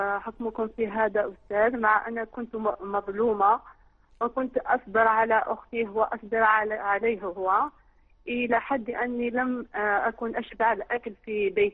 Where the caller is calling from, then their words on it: Algeria; انا اسمي من الجزائر